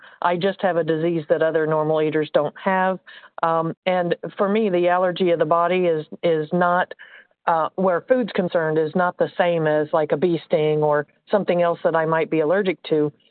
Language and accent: English; Indiana, United States; I'm from Indiana